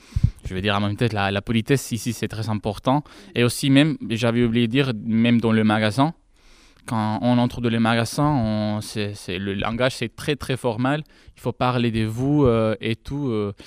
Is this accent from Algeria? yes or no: no; Spain; French is a second language; now in France; je viens de l'Espagne. Et ce qui m'a donné envie de venir ici en France, c'était plutôt le français.